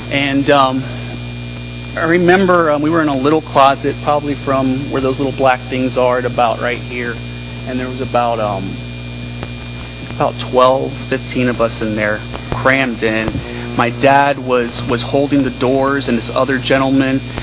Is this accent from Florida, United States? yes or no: yes; Homestead, Florida, United States; I was born and raised in Homestead, Florida. I was born in like 1980 in Homestead, Florida.